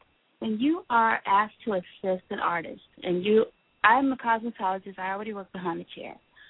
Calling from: Illinois, United States; I'm calling from Illinois.

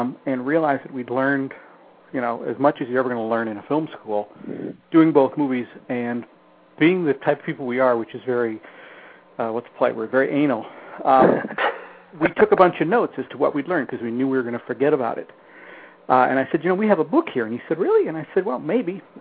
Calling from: Minneapolis, Minnesota, United States; you know, I'm calling you from Minneapolis. We got about a foot of snow out there.

